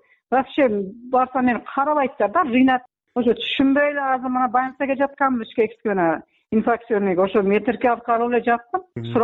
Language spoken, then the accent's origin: Kyrgyz; Tajikistan; now in Kyrgyzstan; Тажикстандан келгенмин ана ошол Жолгатав районуна. Жарандык паспорт алыш керек кыргызстандыкка. Мен өзүм ошо арамана туулуп өскөнмүн. Бирок гражданство Тажикстандан алганмын да.